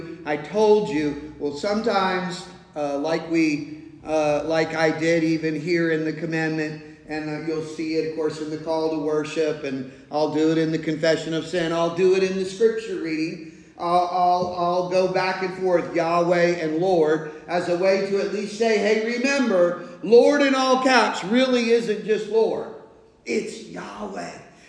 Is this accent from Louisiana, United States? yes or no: no; New Jersey, United States; well, you know, we're Americans from South Jersey.